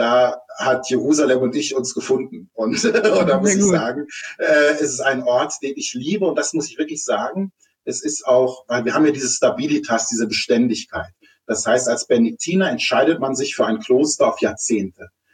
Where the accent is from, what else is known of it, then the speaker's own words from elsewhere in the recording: Stuttgart, Baden-Württemberg, Germany; born there; Ich komme aus einer Künstlerfamilie, also ich bin in Stuttgart geboren und aber 14 Mal umgezogen